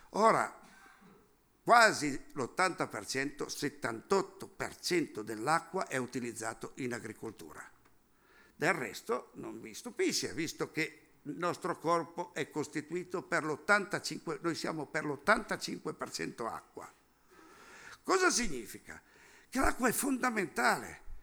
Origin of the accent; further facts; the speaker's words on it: Piedmont, Italy; Io vengo dalla provincia di Cuneo